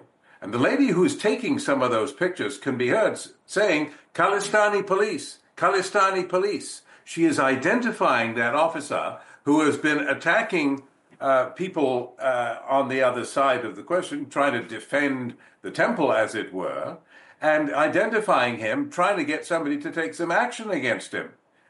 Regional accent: Canada; Which I'm afraid to say as a Canadian has a very bad reputation on this particular file.

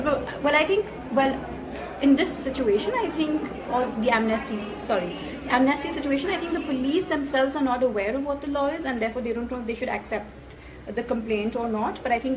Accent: India; when the owner of the shop knew that I was from India

